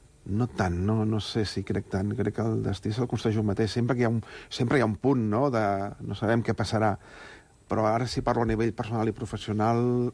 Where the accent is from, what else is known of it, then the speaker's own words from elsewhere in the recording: Sant Esteve de Palautordera, Catalonia, Spain; Vaig néixer allà, per això Serrallonga m'inspira tot això, també, perquè Montseny, Guilleries, etc. Sobretot, pau i tranquil·litat.